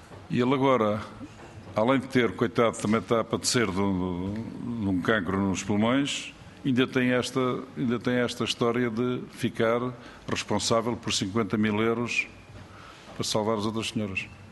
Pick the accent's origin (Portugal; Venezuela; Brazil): Portugal; Azores; Eu não sou da Madeira, como é evidente, sou dos Açores